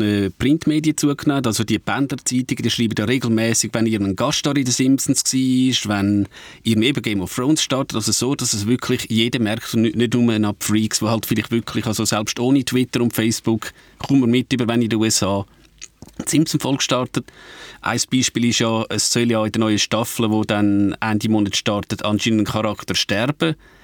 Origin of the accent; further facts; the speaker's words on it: Switzerland; wenn ich als Schweizer dort draufgehe, heisst man zuerst, ja, not available in your country.